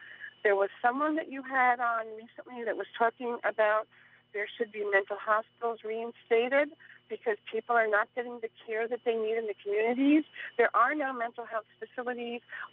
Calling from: Montgomery, United States; from Montgomery.

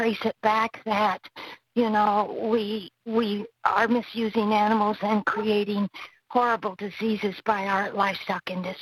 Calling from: Fincastle, Indiana, United States; I'm calling from Fincastle, Indiana.

